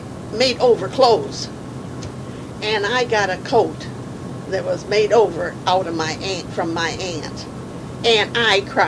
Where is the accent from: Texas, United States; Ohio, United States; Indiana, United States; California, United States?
Ohio, United States; born there; moved away; But I know we never had any snow where we lived. I was born in Ohio, and we never had snow at Christmas time. Now they've got more snow since I left Ohio than we've ever had before.